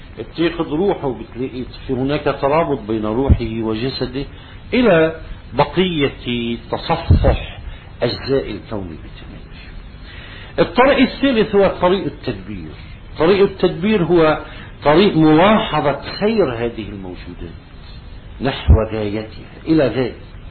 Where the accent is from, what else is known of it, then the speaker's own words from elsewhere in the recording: South Lebanon, Lebanon; accent: Amili; وله مثال في لغتنا في لهجتنا العاملية وأنا صرت حكي كثير هذا المثال.